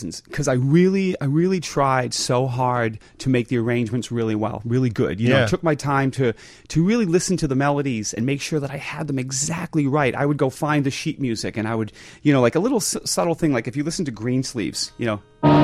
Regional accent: East Coast, United States; But I grew up on the East Coast, and I loved surf music

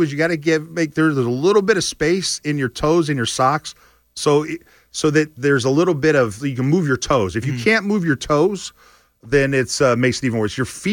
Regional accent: Houston, Texas, United States; My favorite jersey, though, all time is I'm from Houston, the Oilers.

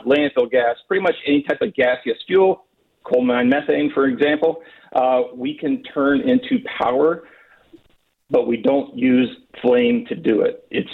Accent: Pennsylvania, United States; I grew up in Indiana County, so I can vouch for, some of the plants in that area.

